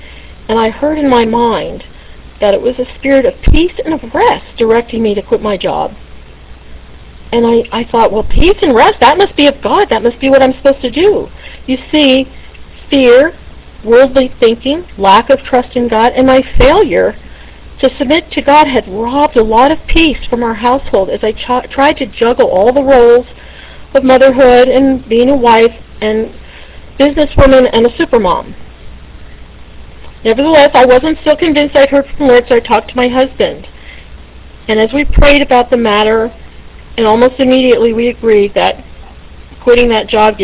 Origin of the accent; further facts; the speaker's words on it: New Jersey, United States; I grew up in New Jersey, in an affluent suburb of New York City.